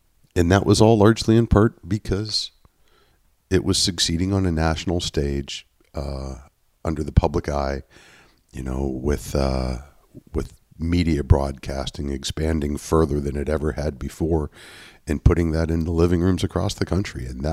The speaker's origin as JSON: {"language": "English", "region": "Indiana", "country": "United States", "tie": "born or raised there", "said": "never more so in my entire life did I ever feel more seen as a preteen growing up in Indiana than that exact area you reference."}